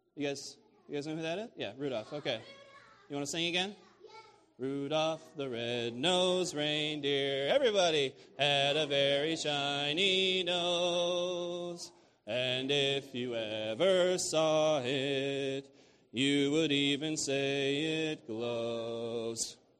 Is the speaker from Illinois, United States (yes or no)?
yes; Illinois, United States; I'm from Illinois, and I'm sort of a transport into Michigan.